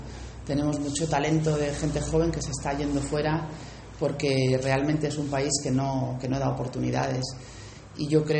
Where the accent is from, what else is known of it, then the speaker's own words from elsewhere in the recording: Spain; qué nos jugamos como españoles, ¿no?